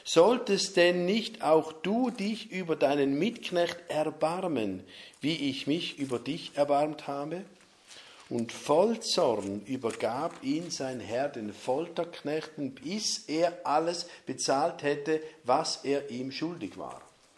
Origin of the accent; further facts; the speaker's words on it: Appenzell, Switzerland; Landsgemeindelied, wo ich herkomme, Appenzell, oder?